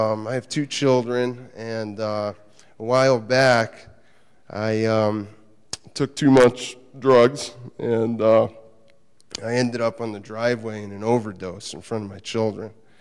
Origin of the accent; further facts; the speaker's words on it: Pennsylvania, United States; I'm 35. I'm from Eastern Pennsylvania.